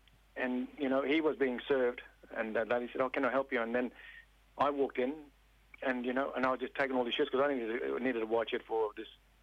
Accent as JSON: {"language": "English", "country": "Australia", "said": "but as an Australian, whether you're black, white, brindle, purple or corrugated, we have an expectation that we'll get world-class education"}